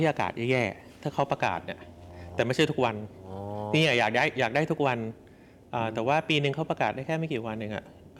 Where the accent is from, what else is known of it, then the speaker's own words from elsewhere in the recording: Bangkok, Thailand; สิ่งนึงที่ขาดตอนนี้ในฐานะคนกรุงเทพนะ